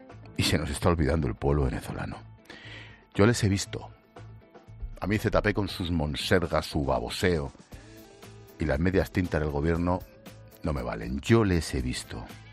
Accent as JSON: {"language": "Spanish", "country": "Spain", "said": "Maldita vergüenza que siento como español."}